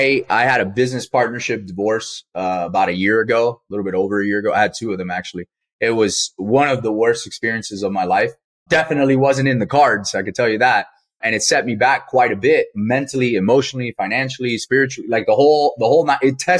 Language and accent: English; Miami, Florida, United States; first language Spanish; English is a second language; So if it wasn't for obviously being born and raised in Miami, Spanish was my first language